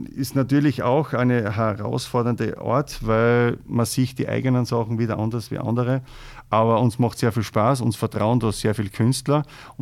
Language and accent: German; Styria, Austria; nachdem ich ja als Steirer schon über 20 Jahre in Kärnten am Club Einersee zu Hause bin